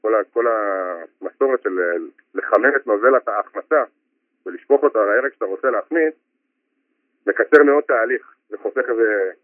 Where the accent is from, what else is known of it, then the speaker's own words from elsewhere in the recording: Jerusalem, Jerusalem District, Israel; אנחנו חולים על במיה, אנחנו ירושלמים